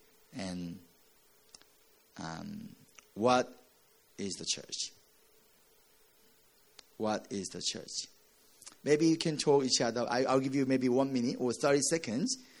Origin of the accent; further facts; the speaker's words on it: South Korea; English is a second language; moved away as an adult; now in United States; I turn 40 years old this year, and I'm growing up in South Korea for 27 years. So I've been in here for 12 years, 13 years, so I'm still learning English.